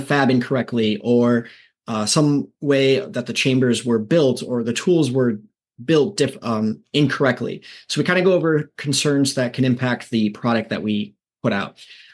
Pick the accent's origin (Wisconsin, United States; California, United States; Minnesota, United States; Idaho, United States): Minnesota, United States; Minneapolis; Originally, I'm from Minneapolis, Minnesota, and I took a road trip out here, and I fell in love with the area